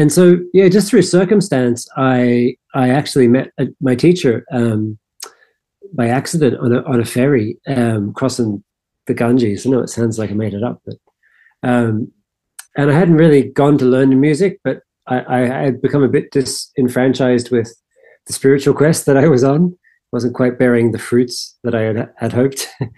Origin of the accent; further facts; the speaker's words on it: Brisbane, Queensland, Australia; Well, I was born and reared in Brisbane in the east coast of Australia